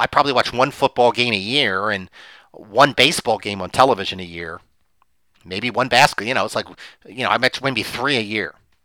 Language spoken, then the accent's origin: English; Philadelphia, Pennsylvania, United States; We grew up in Northeast Philadelphia. She's still in that house.